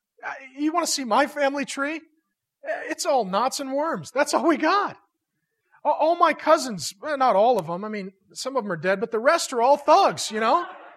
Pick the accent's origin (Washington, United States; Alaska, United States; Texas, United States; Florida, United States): Washington, United States; SeaTac; I grew up in SeaTac. No one influential lives in SeaTac.